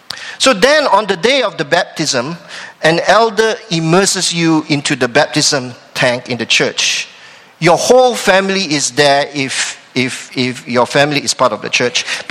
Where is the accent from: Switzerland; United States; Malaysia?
Malaysia; The church that I grew up in Malaysia practiced a tradition.